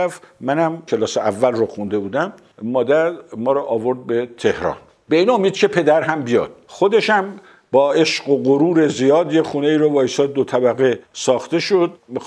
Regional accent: Sari, Mazandaran, Iran; من در ساری به دنیا آمدم. اون چی که از ساری به یاد دارم زندگی خیلی زیبایی است که به هر حال کنار دریا و چشمه و غیره و غیره.

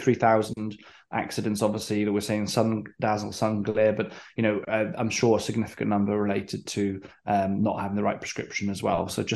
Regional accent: Wales, United Kingdom; I'm from West Wales and Pembrokeshire way

